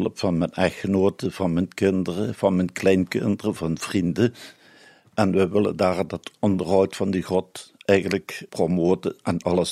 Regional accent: Opoeteren-Dorne, Limburg, Belgium; Ik ben geboren en getogen in Opoeteren-Dorne in het verre Limburg.

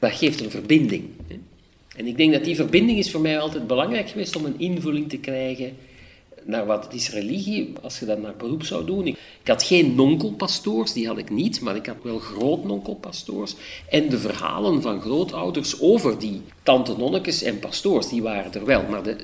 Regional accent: Hoogstraten, Antwerp, Belgium; ik ben in Antwerpen geboren, maar als kind opgegroeid in Hoogstraten, in de Noorderkamp, omdat mijn vader vandaar is.

